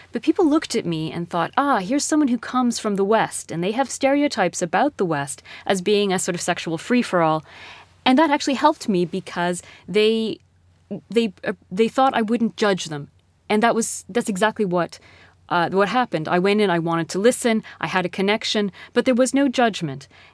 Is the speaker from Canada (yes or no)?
yes; Canada; I grew up in Canada, but my origins are Egyptian. My father is Egyptian. My family is in Egypt. I have an Egyptian passport. I'm Muslim.